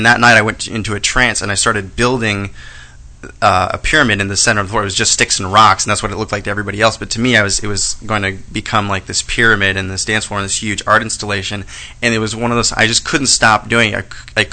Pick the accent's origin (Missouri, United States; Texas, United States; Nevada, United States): Nevada, United States; Reno; also born or lived in Olympia, Washington; now in Portland, United States; I grew up in Reno, Nevada, which I don't like to admit, and then I've been living in Portland for the last 3 years. I went to school in Olympia, Washington, and Evergreen.